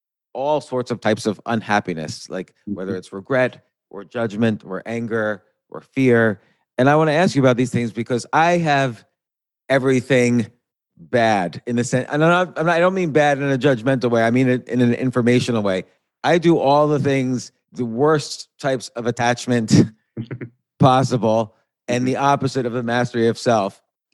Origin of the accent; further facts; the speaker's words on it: New York, United States; And I took this very personally, like, no, I'm a New Yorker.